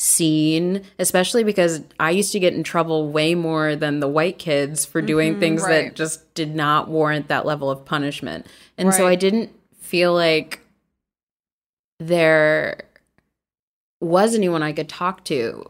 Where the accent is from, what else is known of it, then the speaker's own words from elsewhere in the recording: Washington, D.C. area, United States; Yeah, right outside of DC.